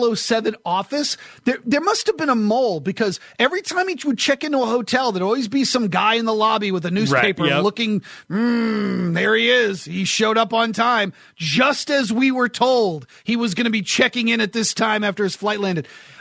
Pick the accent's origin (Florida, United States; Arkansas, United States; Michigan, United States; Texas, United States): Arkansas, United States; And I'm going to lose the accent. I'm actually from Arkansas.